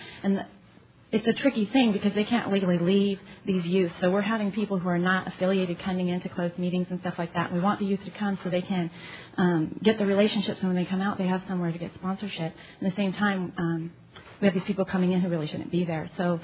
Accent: Hawaii, United States; I'm an addict from the Big Island.

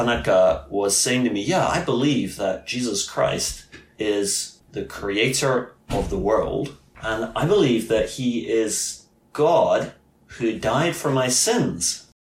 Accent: Scotland, United Kingdom; is worlds away from the worldview that I grew up with in the West, in Scotland, where I'm from.

